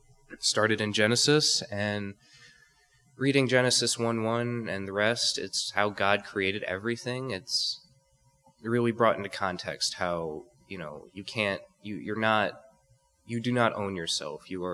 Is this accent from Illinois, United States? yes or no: yes; Dundee, Illinois, United States; and, well, I was born and raised in Dundee, Illinois, my entire life. I have never really lived outside the state. I was raised as a Christian.